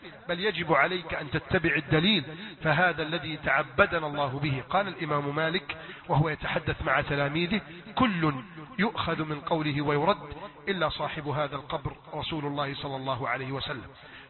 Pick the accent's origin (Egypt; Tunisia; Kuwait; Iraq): Egypt; بلدنا مصر